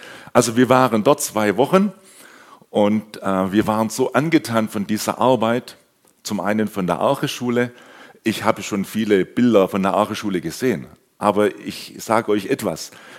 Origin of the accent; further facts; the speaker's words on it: Sulz am Neckar, Baden-Württemberg, Germany; now in Ihringen, Germany; Geboren und aufgewachsen bin ich hier in Sulz am Neckar, nicht so weit weg von hier. Und seit 3,5 Jahren sind meine Frau und ich mit unseren 4 Kindern in Ihringen.